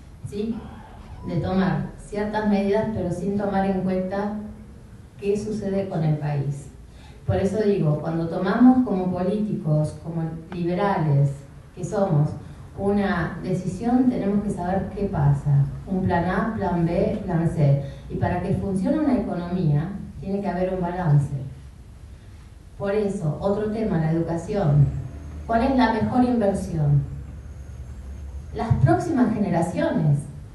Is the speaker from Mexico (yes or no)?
no; Argentina; tengamos nuestra bandera argentina Y como argentinos